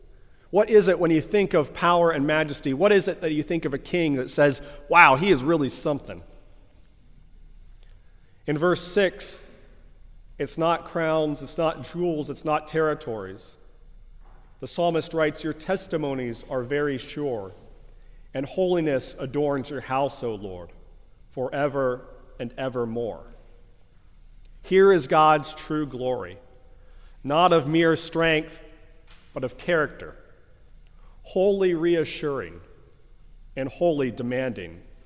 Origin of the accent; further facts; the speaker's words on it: Ohio, United States; But growing up in Northeast Ohio, the picture that jumps out to me is that of a tornado.